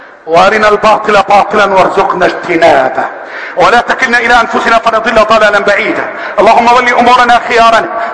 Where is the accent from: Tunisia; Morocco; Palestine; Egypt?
Egypt; اللهم احفظ بلدنا مصر